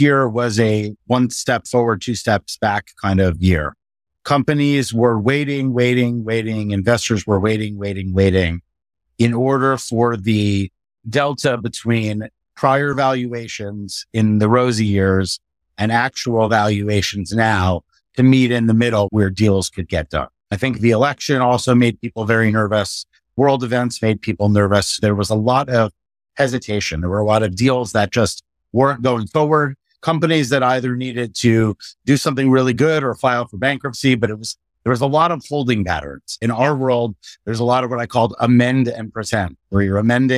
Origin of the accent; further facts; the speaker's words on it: East Coast, United States; moved away as an adult; now in San Diego, United States; I grew up on the East Coast, went to college and law school on the East Coast.